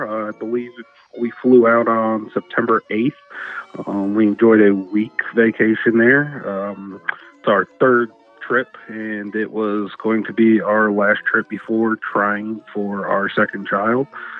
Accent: Florida, United States; I grew up in South Florida and had never really went to Disney when I was a kid.

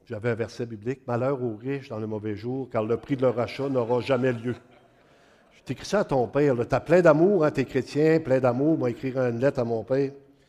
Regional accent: Mont-Joli, Quebec, Canada; Moi, je viens de Mont-Joli. D'autres, on est bourrés de neige, c'est pas pareil.

